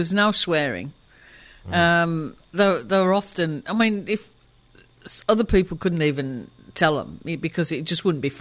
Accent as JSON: {"language": "English", "region": "England", "country": "United Kingdom", "tie": "born or raised there", "said": "Part of that was growing up in England with a Jamaican father and an English mother maybe a protection mechanism"}